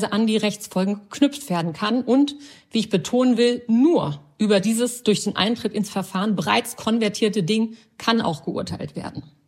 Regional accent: Berlin, Germany; born there; Die Eltern meiner Mutter waren aus Rumänien eingewandert. Ich bin in Kreuzberg geboren.

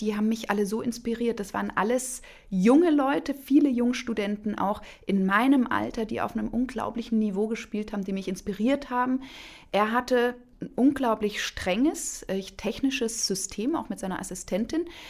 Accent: Munich, Bavaria, Germany; Das war auch zu dieser sehr wertvollen Zeit in meiner Jugend in München.

